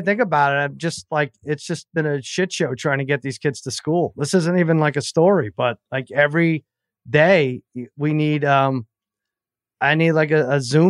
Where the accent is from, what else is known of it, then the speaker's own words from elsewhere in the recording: New York, United States; now in Los Angeles, United States; I'm a New Yorker in LA, and I got crushed.